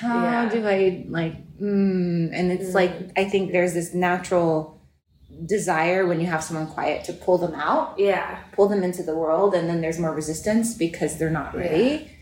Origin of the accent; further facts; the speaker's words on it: Berkeley, California, United States; and I'm from Berkeley, so it was very much people dress how they want to dress